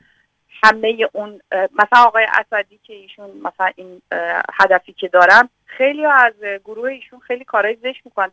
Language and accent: Persian; Tehran, Tehran Province, Iran; من بچه تهرانم، پدرم هم بچه تهرانی، شناسنامش همه چیش هست